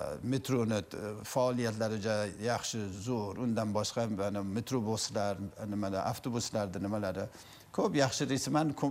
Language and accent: Uzbek; Afghanistan; born there; Hisob bizni ikkinchi vatan degandek, bizni tug'ilgan joyimiz Afg'oniston albatta.